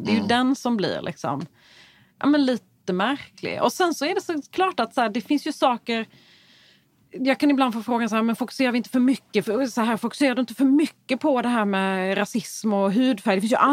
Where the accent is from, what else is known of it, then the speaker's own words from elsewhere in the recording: Skåne, Sweden; Vi är ju båda från Skåne